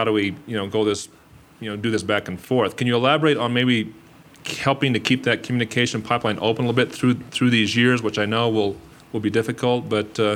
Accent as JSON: {"language": "English", "town": "Chino Hills", "region": "California", "country": "United States", "said": "I'm from Chino Hills, California, and we're here visiting my wife and I."}